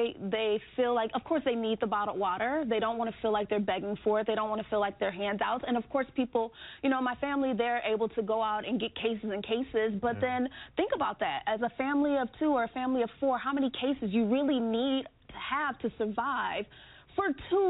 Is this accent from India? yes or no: no; Flint, Michigan, United States; I grew up in Flint. I lived in Flint my entire life almost. My family is still there.